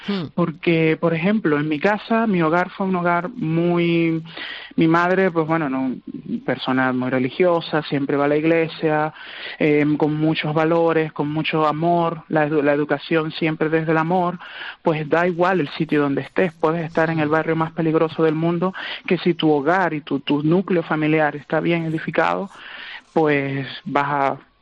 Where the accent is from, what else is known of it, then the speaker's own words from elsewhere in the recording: Venezuela; now in Spain; En mi caso, yo me vine desde Venezuela.